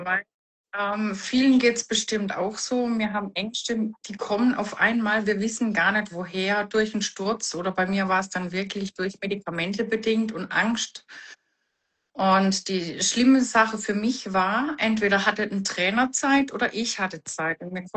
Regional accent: Baden-Württemberg, Germany; Ich komme aus dem Schwäbischen

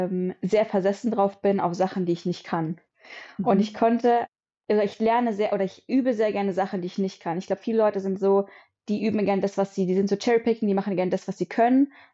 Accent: Bavaria, Germany; Ich komme aus dem Süden von München.

